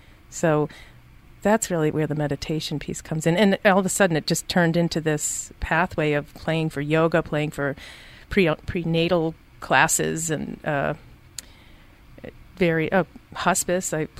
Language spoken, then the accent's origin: English; Massachusetts, United States; born there; also born or lived in New Hampshire; Actually, I was born in Massachusetts and then spent my summers in New Hampshire, up in the Lakes region at a girls' camp